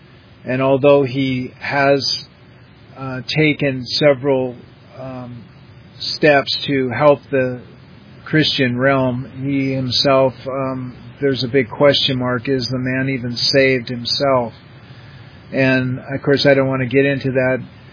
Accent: Everett, Washington, United States; in my hometown of Everett, Washington, there was a strip mall, a big mall, not a strip mall.

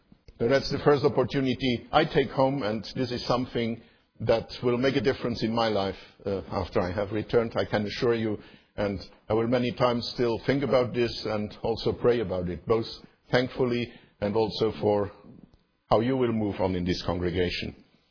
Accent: Luxembourg; English is a second language; I was born in 1957 in Luxembourg in a somewhat protected environment. I grew up in a Roman Catholic family.

